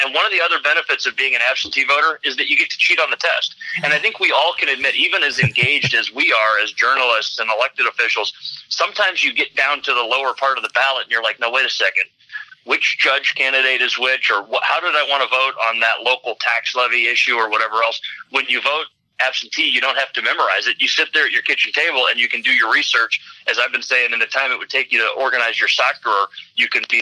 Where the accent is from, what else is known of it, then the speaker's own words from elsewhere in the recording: Ohio, United States; so she's a Democrat from Michigan, I'm a Republican from Ohio.